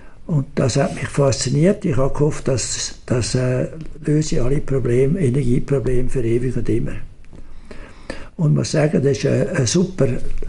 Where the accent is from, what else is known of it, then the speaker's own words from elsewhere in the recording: Erlenbach, Zurich, Switzerland; Und wir sind zum grössten Teil in Irlenbach am Zürichsee aufgewachsen, während dem Krieg.